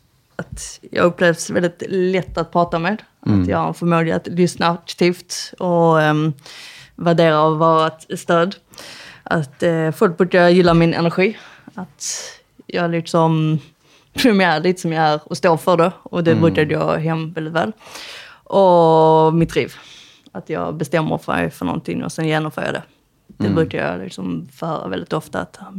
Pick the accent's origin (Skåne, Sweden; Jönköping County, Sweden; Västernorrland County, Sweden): Skåne, Sweden; accent: Scanian; Att jag pratar väldigt fort på skånska.